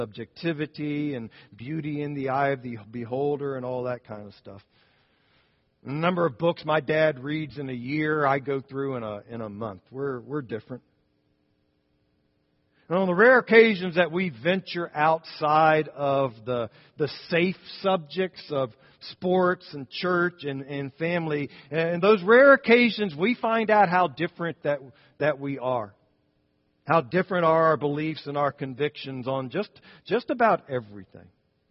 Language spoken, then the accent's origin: English; Alabama, United States; born there; So I was born in Alabama, but there's not much Alabama in me anymore.